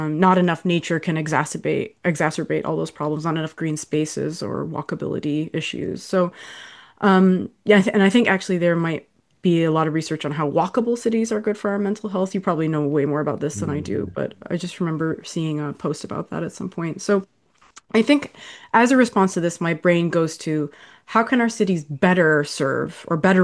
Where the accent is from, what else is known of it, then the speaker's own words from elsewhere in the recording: Riyadh, Riyadh Province, Saudi Arabia; also born or lived in New York, United States; I grew up in Riyadh, Saudi Arabia, which is humongous. I lived in New York, which is humongous in a totally different way, and really organized as well in a way that where I grew up was not.